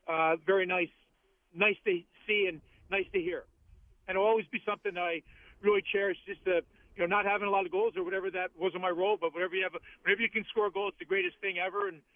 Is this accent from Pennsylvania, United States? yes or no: yes; Philadelphia, Pennsylvania, United States; and I think that one they all knew it was my hometown and whatever, but the score in Philadelphia was a great thing individually